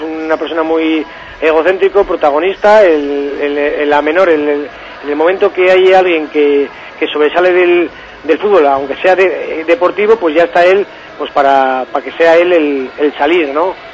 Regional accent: Vitoria, Basque Country, Spain; pero qué decirte que como vitoriano

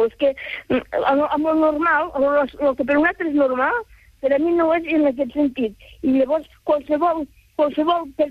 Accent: Castellserà, Catalonia, Spain; moved away; Castellserà, home, és el meu poble. Però com que hi he estat poc, perquè primer vaig estar interna en dos o tres col·legis, i després vaig tornar-hi, vaig estar-hi 3 anys més, i ja vam venir a viure aquí.

